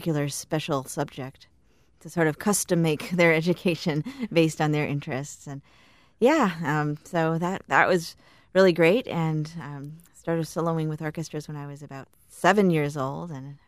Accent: Chicago, Illinois, United States; It's pretty fascinating how things have changed growing up in Chicago.

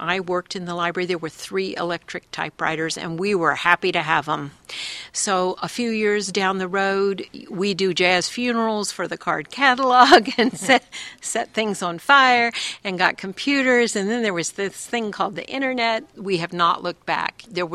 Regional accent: Charleston, West Virginia, United States; when I was little, growing up in Charleston, West Virginia, there was a sweet old downtown library.

